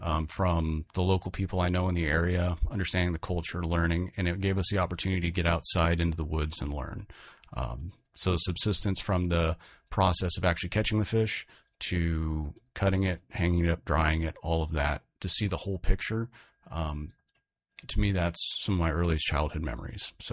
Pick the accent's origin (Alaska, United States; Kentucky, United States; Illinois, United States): Alaska, United States; Bethel; because growing up in Bethel and then also over on the Yukon, having the hands-on experience of seeing what the fish are doing